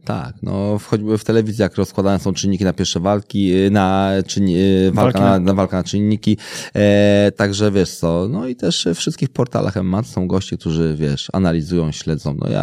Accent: Warsaw, Masovian Voivodeship, Poland; Jestem z Brudna, takie jest targówek Brudno.

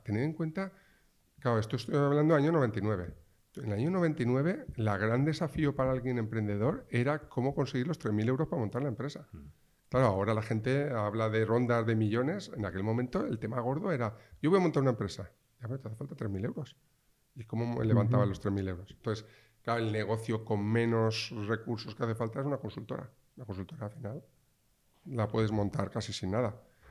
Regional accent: Valencia, Valencian Community, Spain; Pues yo soy de Valencia, yo soy del 74, o sea, soy el viejo de la clase ya.

